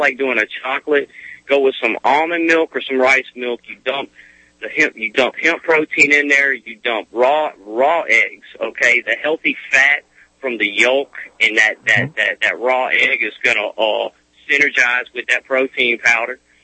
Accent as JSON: {"language": "English", "town": "Baton Rouge", "region": "Louisiana", "country": "United States", "said": "I'm not from Austin, but I'm from Baton Rouge. I live in Baton Rouge."}